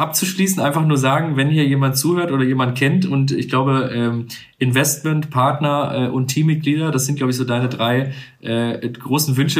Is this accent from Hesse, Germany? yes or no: no; Moers, North Rhine-Westphalia, Germany; wir kommen ja jetzt so aus der Nähe vom Ruhrgebiet, jetzt Moers ist jetzt ja noch so halb Niederrhein